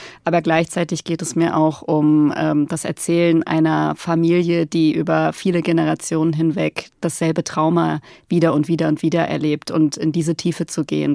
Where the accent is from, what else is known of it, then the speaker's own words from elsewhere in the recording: Baden-Württemberg, Germany; Also ich bin im Nordschwarzwald aufgewachsen